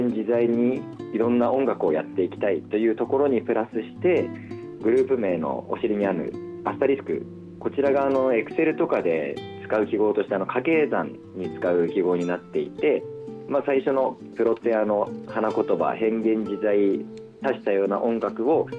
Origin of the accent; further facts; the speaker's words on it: Ibaraki, Japan; moved away as an adult; now in Tokyo, Japan; 実は生まれも育ちも今ちょっと東京に来てるんですけど、茨城県の方で生まれております。